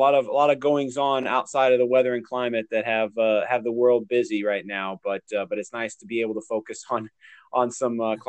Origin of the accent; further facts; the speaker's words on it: Roanoke, Illinois, United States; And I'm originally from Roanoke, Illinois, got my bachelor's degree at Illinois State, studied there in geography.